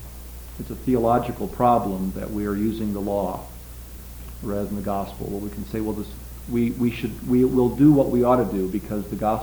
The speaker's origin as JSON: {"language": "English", "town": "Chicago", "region": "Illinois", "country": "United States", "said": "I come from Chicago"}